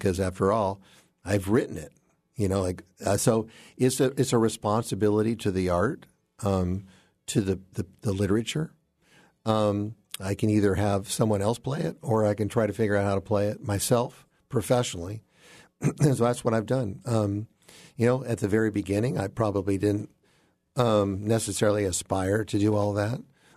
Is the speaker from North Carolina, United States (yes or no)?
no; Seattle, Washington, United States; I grew up in Seattle, not too far from here, but far away from the traditional music of the South